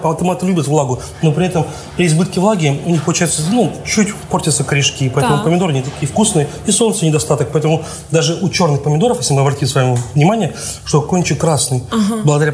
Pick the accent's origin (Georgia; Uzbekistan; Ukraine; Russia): Ukraine; moved away; Ну, я сам родом с Украины.